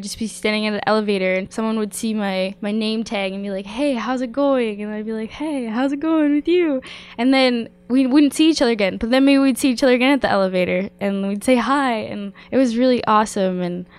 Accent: Ottawa, Ontario, Canada; I'm from Ottawa.

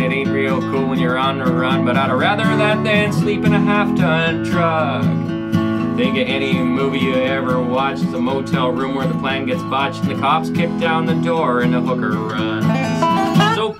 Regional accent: Sudbury, Ontario, Canada; now in Toronto, Canada; And we had both moved to Toronto from Sudbury. We were both born and raised in Sudbury, and different paths led us to Toronto.

